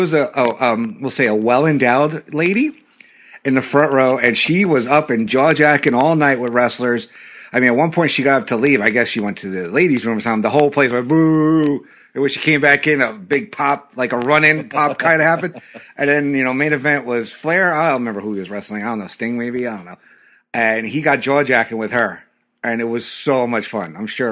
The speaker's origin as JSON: {"language": "English", "region": "Northern US", "country": "United States", "said": "I am a Northerner. I'm a Yankee, so to speak."}